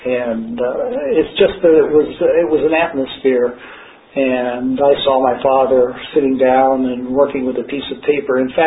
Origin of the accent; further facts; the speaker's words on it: Chicago, Illinois, United States; and then he came back to Chicago, and I grew up in Chicago